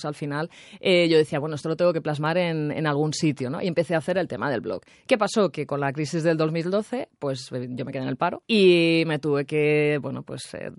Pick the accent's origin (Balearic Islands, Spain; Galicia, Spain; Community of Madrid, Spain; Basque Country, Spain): Community of Madrid, Spain; Madrid; yo soy de Madrid